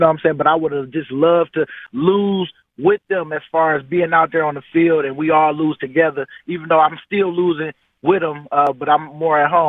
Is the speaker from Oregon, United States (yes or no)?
no; Michigan, United States; it's my hometown. You know, I grew up a Lions fan.